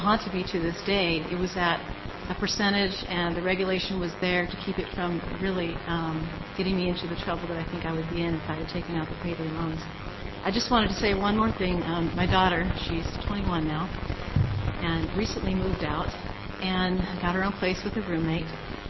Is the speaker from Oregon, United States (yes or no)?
yes; Eugene, Oregon, United States; I appreciate the committee giving me an opportunity to come back to my hometown, Eugene.